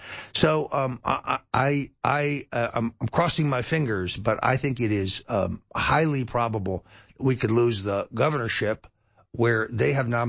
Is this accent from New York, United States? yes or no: no; Florida, United States; In my home state of Florida, I am pessimistic about both the governor's race and the Senate race